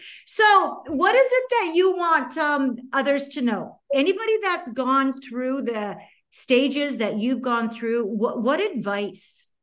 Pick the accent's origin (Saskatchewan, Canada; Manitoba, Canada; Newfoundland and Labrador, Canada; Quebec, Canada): Saskatchewan, Canada; anybody in my hometown in the province of Saskatchewan, they do not know who I am at all now.